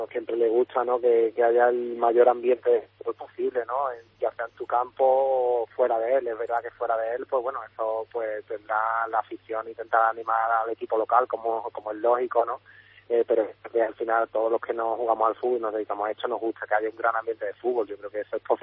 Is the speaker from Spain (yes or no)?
yes; Osuna, Andalusia, Spain; hablo a diario con mi familia, que sigue allí en Osuna, y yo espero mi acento no perderlo nunca.